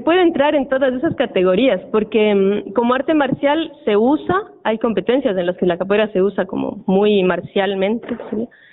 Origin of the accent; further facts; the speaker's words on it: Ecuador; now in Luján, Argentina; Vivo acá en Luján desde hace un año y medio. Yo vengo de Ecuador.